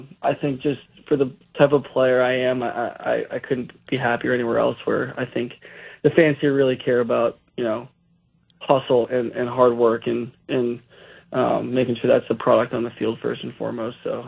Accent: Massachusetts, United States; I grew up in Massachusetts. Stayed close for college. Went to Boston College

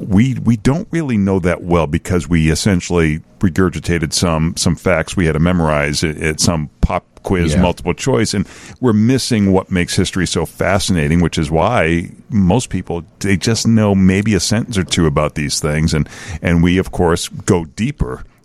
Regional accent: Boston, Massachusetts, United States; I grew up in Boston, and we never traveled anywhere, so it's all I knew. It was my normal.

